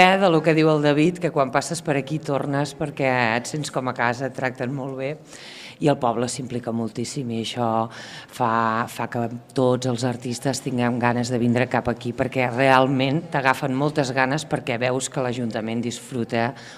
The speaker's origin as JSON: {"language": "Catalan", "town": "Reus", "region": "Catalonia", "country": "Spain", "said": "jo sóc de Reus"}